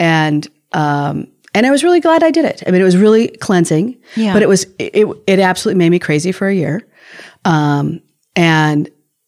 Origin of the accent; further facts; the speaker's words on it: Minnesota, United States; I did grow up in Minnesota. I grew up in Minnesota, and I have a kind of a weird family dynamic. So we grew up here in the city, and my grandparents had a farm.